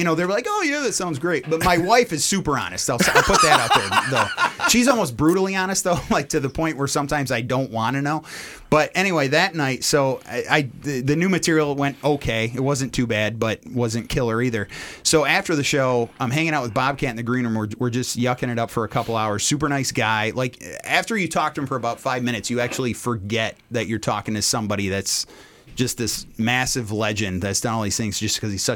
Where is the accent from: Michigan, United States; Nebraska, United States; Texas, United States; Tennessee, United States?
Michigan, United States; Lapeer; But since we're in Lapeer, and it's my hometown, I didn't want to go up cold in my hometown.